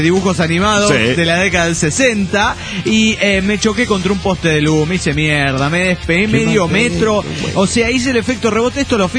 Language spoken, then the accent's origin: Spanish; Coatzacoalcos, Veracruz, Mexico; Soy alguien de Coatzacoalco.